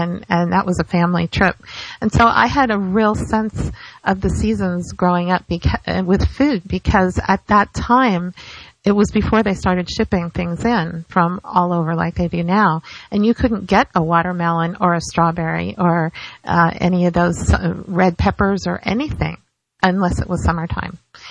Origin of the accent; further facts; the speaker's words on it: California, United States; When I moved here to Florida, I come from California, from the San Francisco Bay Area.